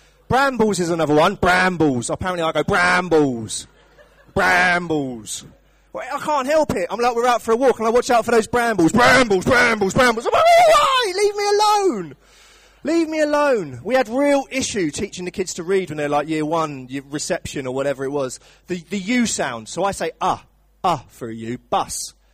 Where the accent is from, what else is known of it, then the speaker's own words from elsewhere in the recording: London, United Kingdom; I've adopted the north as my home, and hopefully the north has allowed me to do that. But originally, I grew up in London. That's where I'm from. My accent has softened a little bit